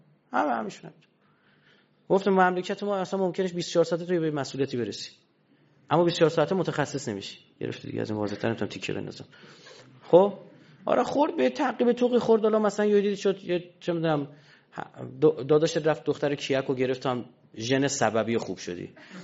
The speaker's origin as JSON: {"language": "Persian", "country": "Iran", "said": "به من گفتن بچه کجایی؟ نمیگفتم، بودم بچه ایرانم."}